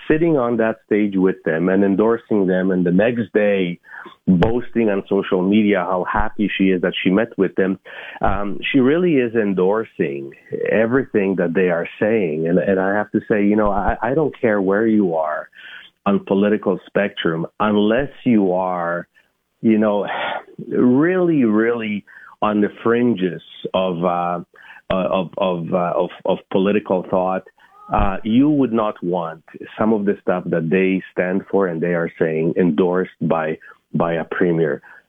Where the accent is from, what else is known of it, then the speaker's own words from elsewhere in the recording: Alberta, Canada; I am very concerned as a Canadian, not only as an Albertan.